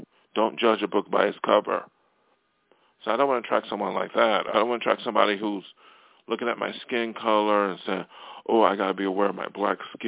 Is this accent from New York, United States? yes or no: yes; Buffalo, New York, United States; now in Los Angeles, United States; when I grew up in Amity House or Buffalo, like a teenager, you know, or and they came out to L.A. from East Coast